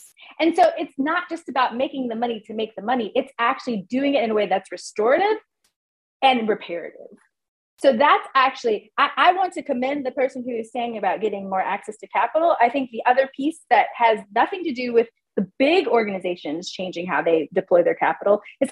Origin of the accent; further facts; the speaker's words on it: the South, United States; I had never seen a gypsy cab. I grew up in the South.